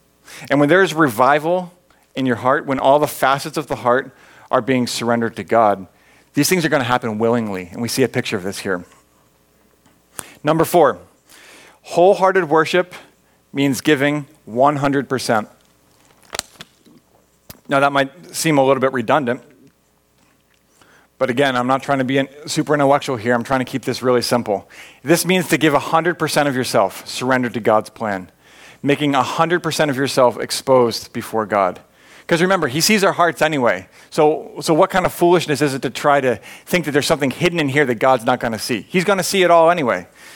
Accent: New Hampshire, United States; Like I grew up in New Hampshire. I grew up doing a lot of hiking.

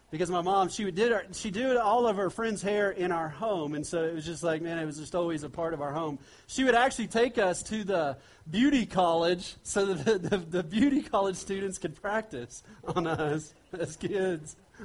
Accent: Bethany, Oklahoma, United States; born there; Well, I was born in Bethany, Oklahoma. Anybody know where Bethany, Oklahoma is? Yeah? Born in Bethany, Oklahoma, to parents.

